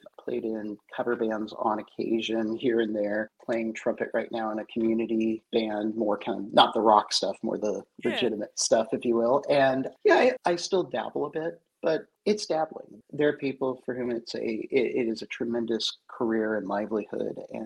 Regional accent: Portland, Oregon, United States; also born or lived in Seattle; Well, I grew up in Portland, had taken a teaching job in Seattle, which was kind of the meeting place for a lot of the music in the Northwest

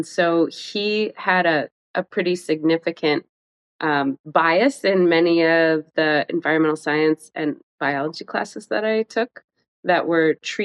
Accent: Tennessee, United States; So I grew up in East Tennessee, outside of the Smoky Mountains in the hills.

